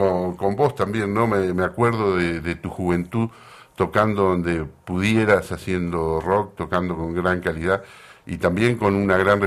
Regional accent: Patagonia, Argentina; also born or lived in Mendoza; Y me fui de vuelta a mi tierra, a la Patagonia, volví una vez a pasear

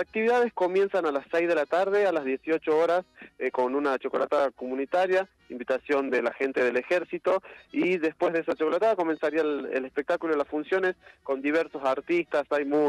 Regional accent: Argentina; con todo lo que nos define como argentinos, con nuestro hermoso ADN, ¿no?

